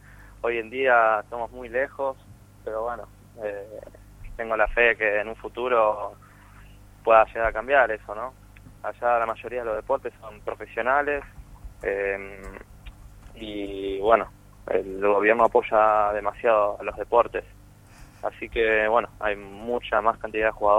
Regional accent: La Plata, Buenos Aires Province, Argentina; En La Plata, yo soy de La Plata

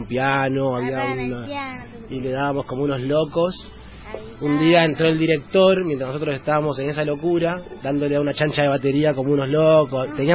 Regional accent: Wilde, Buenos Aires Province, Argentina; tal vez en una radio de mi pueblo, como me gusta decirle a mí, en Wilde

